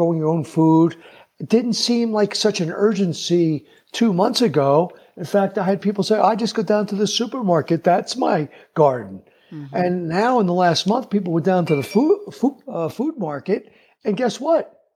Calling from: Prescott, Arizona, United States; I'm calling in from Prescott, Arizona. It's called Prescott, but the local folk call it Prescott. And we're in northern Arizona, and it is absolutely beautiful here.

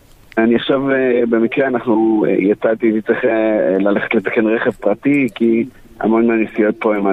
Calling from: Rosh HaAyin, Central District, Israel; בוקר טוב, אני מראש העין, אני בדרך לעוטף שוב.

